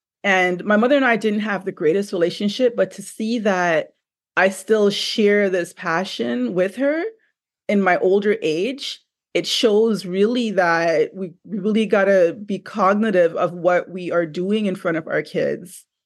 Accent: Trinidad & Tobago; I'm from Trinidad, but our family started off in Montserrat, which is a smaller island in the Caribbean, very volcanic.

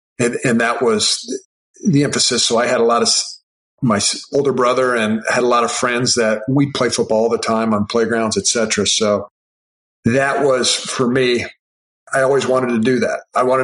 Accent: Iowa, United States; He drove the 900 miles out to the Air Force Academy from my hometown community area in Iowa and hand delivered that film to the coaches there.

